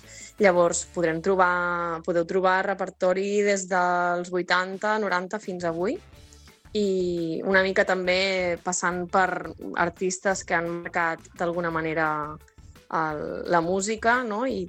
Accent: La Canonja, Catalonia, Spain; jo soc de la Canonja, un poble de Tarragona

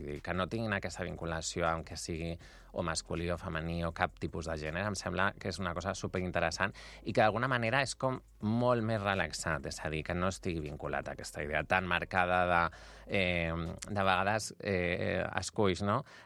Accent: Barcelona, Catalonia, Spain; Barcelona, que és d'on jo soc i on neix el projecte

